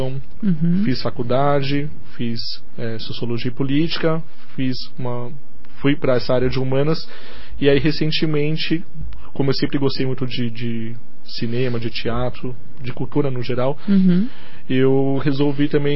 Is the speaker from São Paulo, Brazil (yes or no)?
yes; São Paulo, Brazil; now in Curitiba, Brazil; Sou paulistano, né? Estou aqui em Curitiba, moro aqui em Curitiba desde 2010, mas já tinha uma relação com a cidade muito grande, que eu passei praticamente todas as minhas férias aqui da infância e da adolescência na casa dos meus tios.